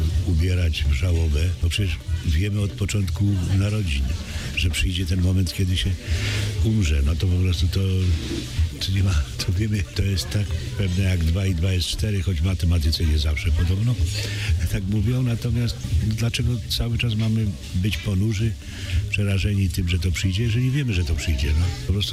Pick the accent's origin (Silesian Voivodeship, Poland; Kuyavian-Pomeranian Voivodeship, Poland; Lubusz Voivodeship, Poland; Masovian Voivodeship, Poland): Silesian Voivodeship, Poland; moved away as an adult; now in Kraków, Poland; jestem urodzony na Śląsku, natomiast jeżeli się tam mieszkało 18 lat, a 50 ponad lat się mieszka w Krakowie, no to już nie wiem, kto jest, kim jestem. Śląskim Krakusem, o, powiedzmy tak.